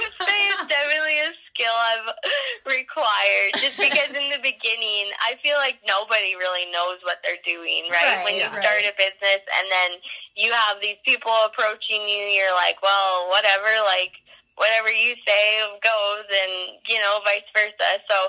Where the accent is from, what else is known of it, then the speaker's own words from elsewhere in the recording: Canada; I am from Canada